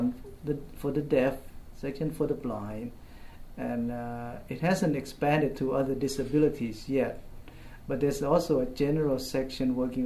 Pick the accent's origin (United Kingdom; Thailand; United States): Thailand; I'm originally from Thailand.